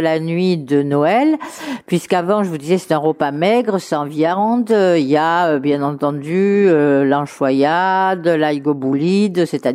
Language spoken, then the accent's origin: French; Marseille, Provence-Alpes-Côte d'Azur, France; je suis née donc à Marseille. Et j'ai vécu toute mon enfance à Marseille.